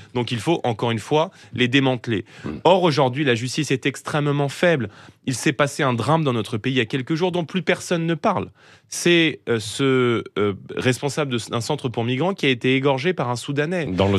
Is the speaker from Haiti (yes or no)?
no; Saint-Denis, Île-de-France, France; Il n'y a pas de ligne de métro qui vous en comme ça a été le cas chez moi à Saint-Denis, en 15 minutes sur les Champs-Élysées.